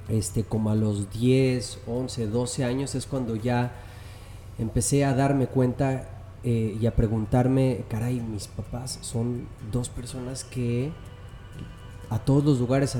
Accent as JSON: {"language": "Spanish", "region": "State of Mexico", "country": "Mexico", "tie": "born or raised there", "said": "mi hermano y yo, nosotros crecimos en el Estado de México, en Arboledas"}